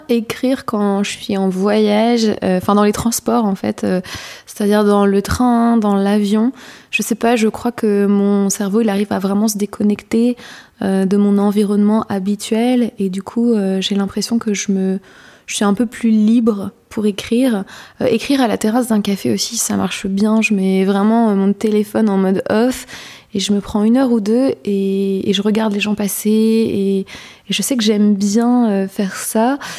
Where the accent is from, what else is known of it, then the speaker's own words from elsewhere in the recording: Normandy, France; moi, je viens du coup de la Manche près du Mont-Saint-Michel, qui est une très très belle région.